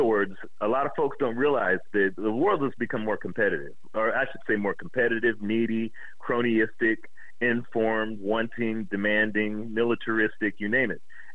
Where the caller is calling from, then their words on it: West Coast, United States; On the West Coast.